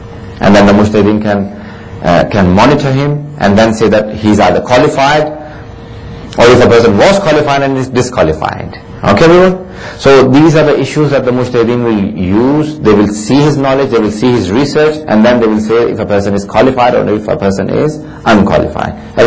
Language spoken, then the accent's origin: English; Lahore, Punjab, Pakistan; I mention Lahore because I'm originally from Lahore.